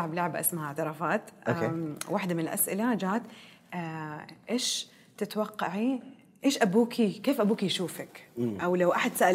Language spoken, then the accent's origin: Arabic; Jeddah, Makkah Province, Saudi Arabia; moved away as an adult; اتولدت في جدة، اتولدت وكبرت في جدة، يعني ما طلعت من جدة إلين ما بعدين سافرت أمريكا أدرس ماجستير. أصغر واحدة من أخواني وأخواتي.